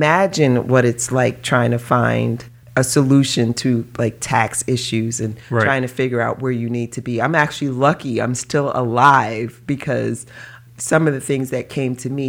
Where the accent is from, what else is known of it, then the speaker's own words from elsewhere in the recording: New York, United States; just going through all that because I'm a New Yorker.